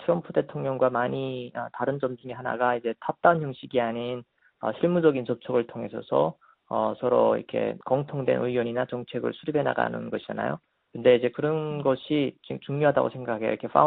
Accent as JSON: {"language": "Korean", "country": "North Korea", "lives_now": "United States", "said": "미국에 사는 탈북민으로서"}